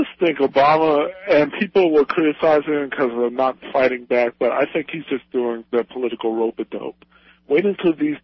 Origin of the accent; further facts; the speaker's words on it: New York, United States; Okay, but like I'm from New York, and now the same essence I've heard of old wine, new bottles.